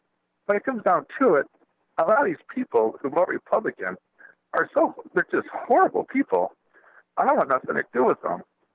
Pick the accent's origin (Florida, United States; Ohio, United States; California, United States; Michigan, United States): Michigan, United States; Well, yeah. I'm originally from Michigan, but even there, you know, it's, you know, people that voted for Trump that have an ounce of intelligence, they know they screwed up.